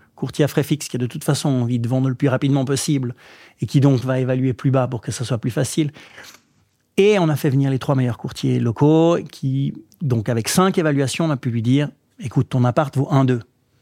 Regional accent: Vaud, Switzerland; now in Zurich, Switzerland; Moi, je suis vaudois, mais j'habite à Zurich

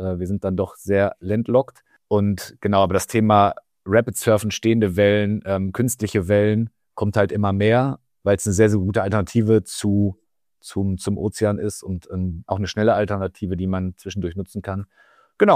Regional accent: North Rhine-Westphalia, Germany; born there; ich komme gebürtig aus dem Sauerland und da sind wir ja mit Brauereien ganz gut gesegnet.

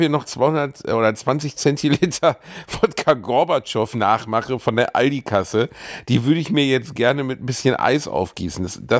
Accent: Bavaria, Germany

